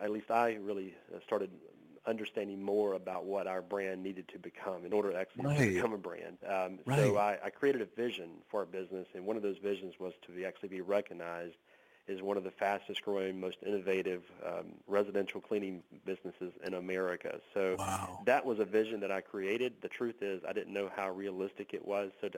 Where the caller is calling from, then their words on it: Birmingham, Alabama, United States; Marty, I'm calling from hot and humid Birmingham, Alabama.